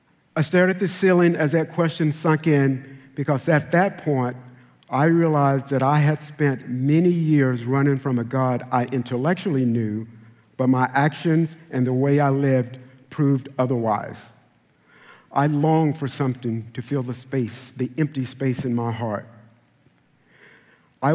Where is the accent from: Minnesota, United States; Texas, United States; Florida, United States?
Texas, United States; I grew up in East Texas.